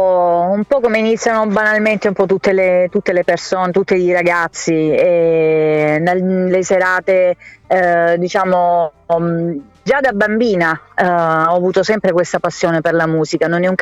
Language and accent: Italian; Manduria, Apulia, Italy; Sì, sono pugliese, sono di Manduria, in provincia di Taranto.